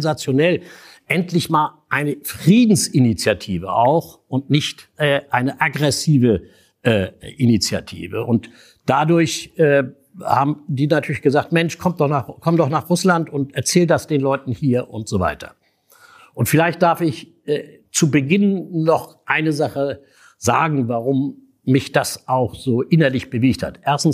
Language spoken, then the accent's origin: German; Schleswig-Holstein, Germany; now in Stendal, Germany; Ich komme ja eigentlich aus Schleswig-Holstein, lebe mittlerweile in Stendal. Das ist 60 Kilometer nördlich von Magdeburg.